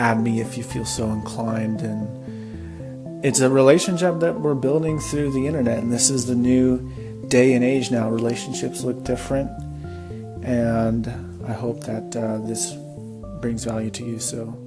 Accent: Nashville, Tennessee, United States; now in California, United States; I'm originally from Nashville, and I moved out to California several years ago.

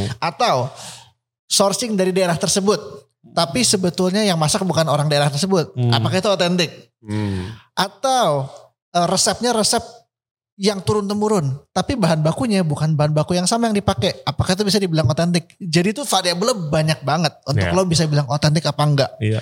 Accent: Magelang, Central Java, Indonesia; Karena gue orang Magelang dan gue seneng banget makanan manis Jogja gitu.

